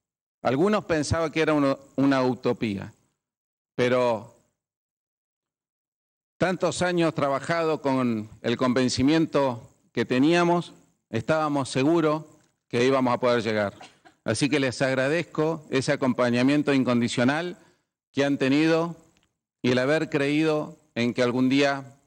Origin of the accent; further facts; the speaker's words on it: Neuquén, Argentina; También quiero decirles que valió la pena volver al norte neuquino, a mi tierra.